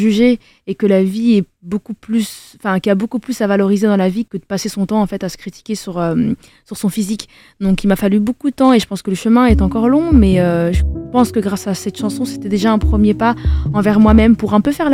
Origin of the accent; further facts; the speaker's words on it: Denderleeuw, Flanders, Belgium; J'ai grandi dans une commune en Belgique, en Flandre, qui s'appelle Denderleu.